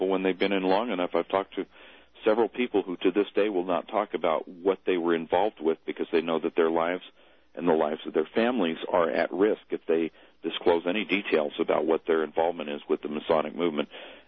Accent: Texas, United States; It's no secret, and I'm from Texas, and in East Texas, it's just a fact that if you ever want to promote yourself in law enforcement

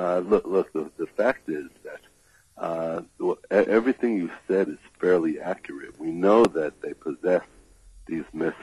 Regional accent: New York, United States; now in Israel; Stan, I've been living in Israel for about 20 years, but I grew up in New York. And I used to play a lot of basketball in New York.

